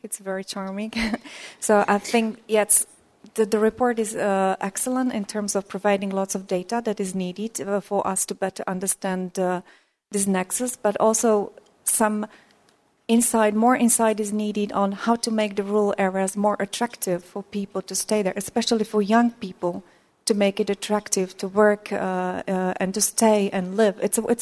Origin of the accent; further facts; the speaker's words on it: Slovakia; Thank you very much. … from Slovakia.